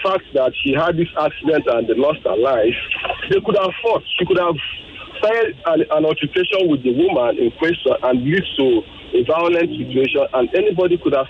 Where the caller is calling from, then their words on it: Isheri Olofin, Lagos, Nigeria; I'm calling from Isheri Olofin.